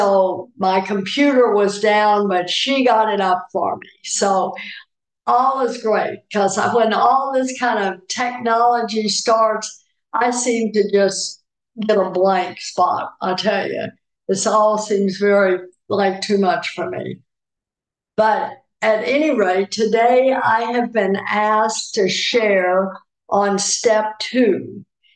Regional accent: Port Arthur, Texas, United States; So I'd say I grew up in Port Arthur, Texas, because I did junior high and high school in Port Arthur, Texas.

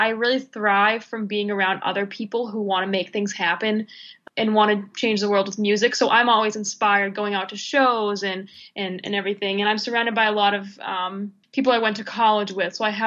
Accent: Peabody, Massachusetts, United States; moved away as an adult; now in Los Angeles, United States; I grew up outside of Boston, north in Peabody. I went to college in Boston

